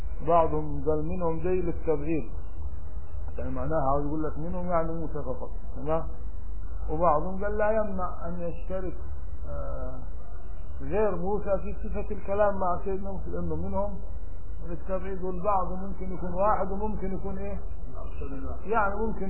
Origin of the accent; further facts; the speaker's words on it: Upper Egypt, Egypt; لكن لو انكرت واحد من الصالحين عندنا في الصعيد